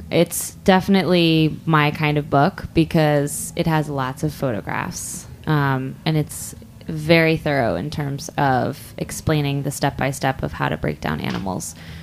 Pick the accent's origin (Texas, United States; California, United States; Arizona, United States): Texas, United States; I'm from Texas, and there's a place called Mardona Ranch that does buffalo hunts for women